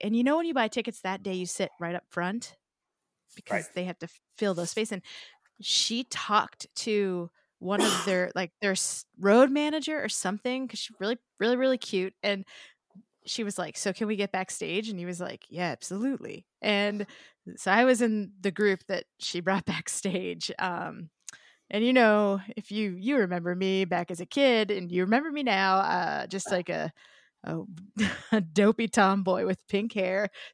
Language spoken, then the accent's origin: English; Dorchester, Massachusetts, United States; I grew up in Dorchester, Massachusetts.